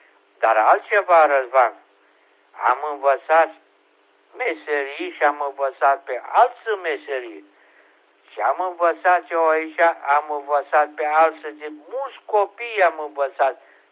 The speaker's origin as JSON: {"language": "Romanian", "region": "Moldavia", "country": "Romania", "lives_now": "Oltenia, Romania", "said": "Deci eu acum sunt moldovean altoiți în Oltenia. Deci, cum spunem noi, oltean altoi."}